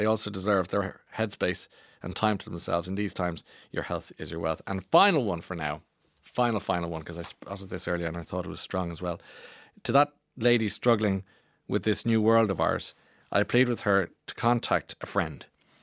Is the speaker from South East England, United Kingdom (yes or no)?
no; Belfast, Northern Ireland, United Kingdom; I'm from Belfast. I spend a lot of time in Dublin.